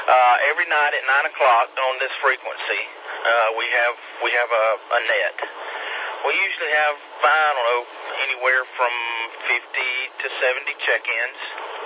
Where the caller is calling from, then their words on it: Campobello, South Carolina, United States; QTH is in Campobello, which is in between, I'm 9 minutes from the North Carolina line.